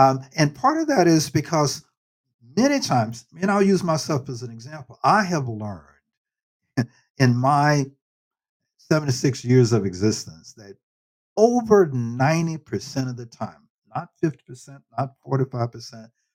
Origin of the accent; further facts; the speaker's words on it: Nashville, Tennessee, United States; And translation of that, as I understood as a kid growing up in Nashville, was, you know, you want to keep busy.